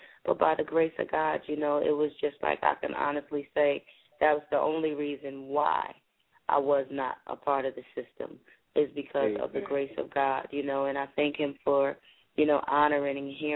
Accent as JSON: {"language": "English", "region": "New Jersey", "country": "United States", "tie": "born or raised there", "also_born_or_lived": "Goldsboro, North Carolina", "said": "I was born and raised in Jersey, but I also claim Goldsboro, North Carolina."}